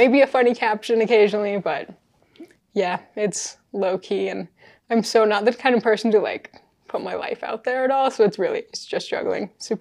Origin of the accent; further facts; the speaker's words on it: Salt Lake City, Utah, United States; Yeah, I'm a juggler. I'm from Salt Lake City. Woo, represent.